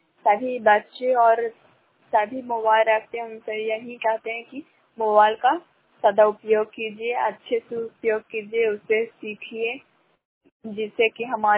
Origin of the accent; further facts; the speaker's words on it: Sandh, Bihar, India; ग्राम सांध, पंचायत सांध, प्रखंड करार परसुराई, जिला नालंदा के निवासी हूँ।